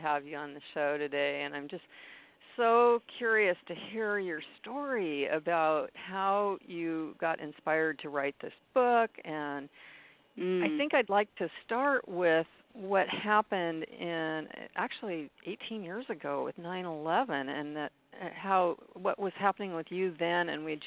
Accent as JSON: {"language": "English", "region": "California", "country": "United States", "said": "I'm from California, so for me, those places are so far away that I couldn't really relate in the way that you would."}